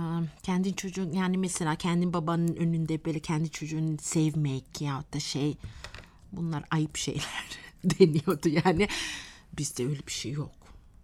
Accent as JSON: {"language": "Turkish", "country": "Malaysia", "lives_now": "Ankara, Turkey", "said": "Aslen nerelisiniz deyince aslen Malezyalıyım dedim artık"}